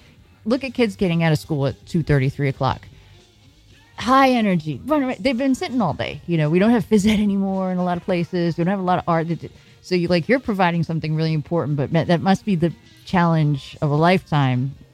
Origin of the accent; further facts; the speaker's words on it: Brooklyn, New York, United States; because I remember growing up in Brooklyn